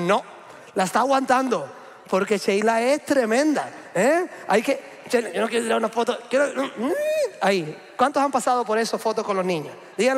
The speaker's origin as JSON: {"language": "Spanish", "country": "Cuba", "said": "ese es un lugar importante en mi país de origen. Si usted va de visita a hacer turismo a Cuba"}